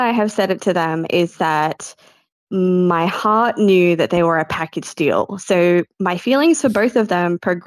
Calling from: Australia; I'm calling from Australia.

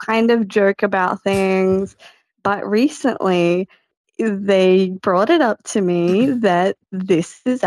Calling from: Australia; I'm calling from Australia.

